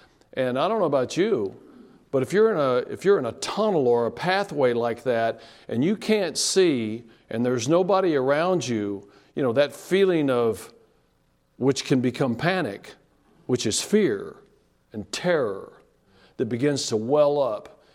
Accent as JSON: {"language": "English", "region": "Texas", "country": "United States", "tie": "born or raised there", "said": "I growing up in Texas and Boy Scout, we used to camp a lot with different caves and stuff up in the West Texas where I was from."}